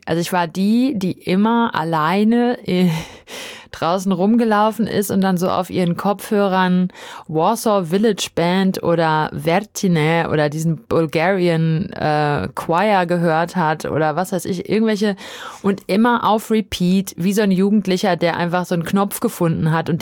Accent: Dortmund, North Rhine-Westphalia, Germany; ich bin in Dortmund aufgewachsen

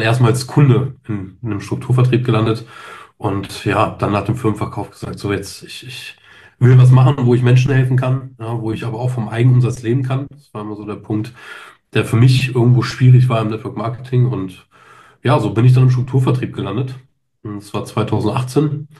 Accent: Braunschweig, Lower Saxony, Germany; Ja, also ich komme aus Braunschweig ursprünglich, habe hier auch mein Büro in Braunschweig.

